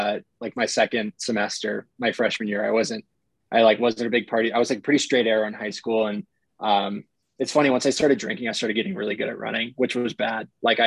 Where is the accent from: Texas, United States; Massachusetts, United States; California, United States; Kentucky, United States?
California, United States; San Mateo; I grew up in San Mateo, which is about 30 minutes north. It's a little bit closer to Palo Alto. Right near Stanford.